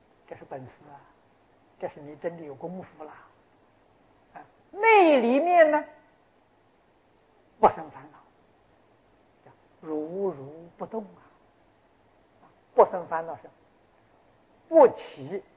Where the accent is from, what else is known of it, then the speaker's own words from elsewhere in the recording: China; 现在此地我们中国人讲超级市场，他去逛超级市场，那叫修禅定。